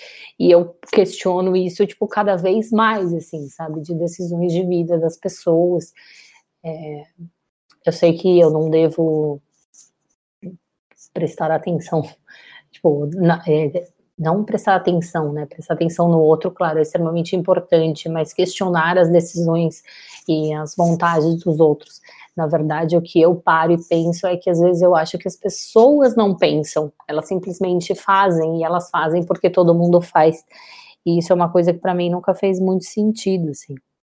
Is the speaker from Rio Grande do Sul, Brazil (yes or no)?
no; Maceió, Alagoas, Brazil; born there; eu nasci em Maceió e eu acho que essa história é bem legal de ser contada